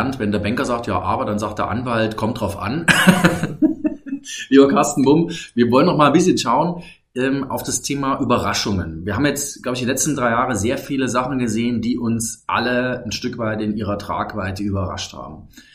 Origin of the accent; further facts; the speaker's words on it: Germany; Also ich bin selber ein Kind der DDR